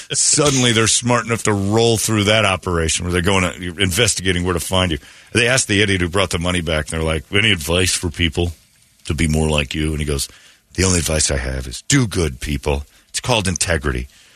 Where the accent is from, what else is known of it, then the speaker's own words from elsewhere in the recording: Indiana, United States; This is a story I laughed at too, because this is from my home state in Indiana.